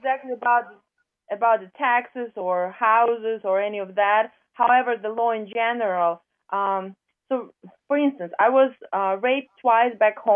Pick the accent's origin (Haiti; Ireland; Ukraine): Ukraine; now in Virginia, United States; Actually, I'm not from Japan. I'm Ukrainian in Virginia.